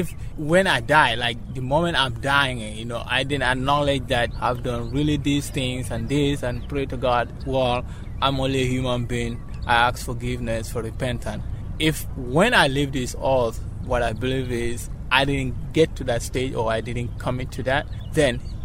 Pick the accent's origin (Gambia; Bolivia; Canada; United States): Gambia; Gambia, West Africa.